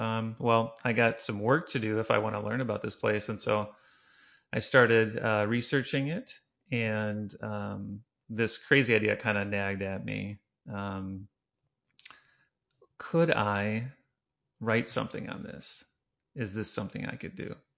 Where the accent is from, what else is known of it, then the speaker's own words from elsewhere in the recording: Illinois, United States; Yeah, so I grew up in Northern Illinois, and I studied engineering at University of Illinois at Urbana-Champaign